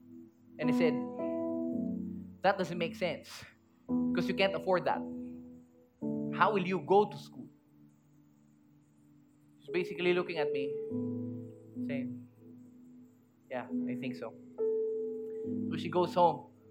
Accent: Philippines; We're a Filipino people and the culture that we have isn't so much vocal, is it?

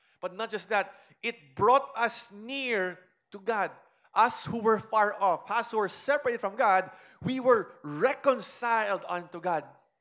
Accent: Philippines; But for us, Filipinos, even if I go to Singapore, I don't have the full rights of being a Singaporean citizen.

